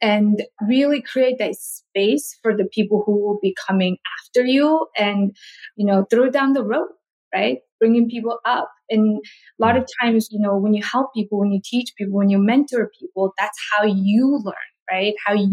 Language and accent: English; Mongolia; So growing up in Mongolia, I didn't get to eat a lot of fruit because it's just so expensive and we don't have a lot.